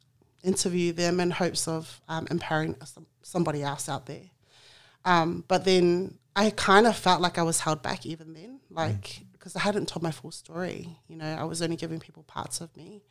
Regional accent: Australia; born and raised in Australia. Dad, Samoan, full-blooded Samoan. Mum also is full-blooded Samoan.

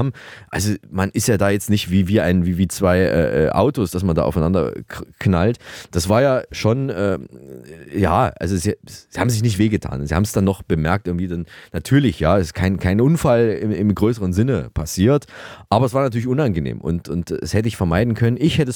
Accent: Saalfeld, Thuringia, Germany; wartet in meiner alten Heimat, in meiner Geburtsstadt Saalfeld.

